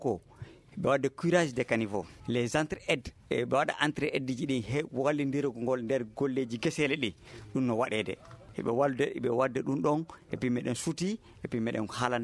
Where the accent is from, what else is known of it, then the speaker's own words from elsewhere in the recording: Kokofata, Kayes, Mali; Je suis natif de Kokofata.